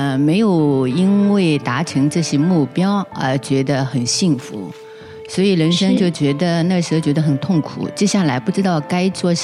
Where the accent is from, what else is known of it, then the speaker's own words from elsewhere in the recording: Shanghai, China; 我来自上海，今年55岁了。